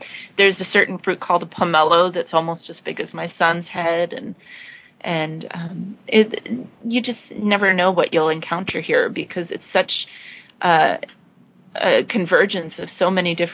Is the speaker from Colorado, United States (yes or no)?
no; Alaska, United States; also born or lived in Oregon; now in Hong Kong; Well, I grew up in Alaska, and then I moved to Oregon